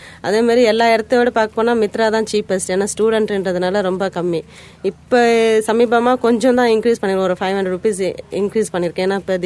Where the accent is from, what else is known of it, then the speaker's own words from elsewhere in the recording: Auroville, Tamil Nadu, India; நான் 3 மாதம் கை குழந்த. எங்கள் அம்மா ஆரோவில்க்கு வந்தது. நாங்கள் இங்கேயே இருந்தோம். ஆரோமாடலே தங்கி அங்கே வளர்ந்தேன்.